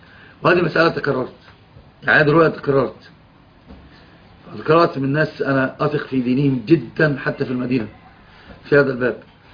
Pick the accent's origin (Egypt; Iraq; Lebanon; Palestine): Egypt; Upper Egypt; فأنا أصلا صعيدي